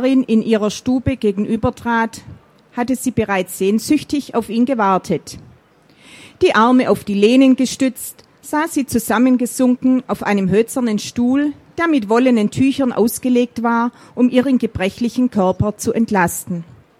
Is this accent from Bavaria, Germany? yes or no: no; Ellwangen, Baden-Württemberg, Germany; Ich komme aus Ellwangen in Baden-Württemberg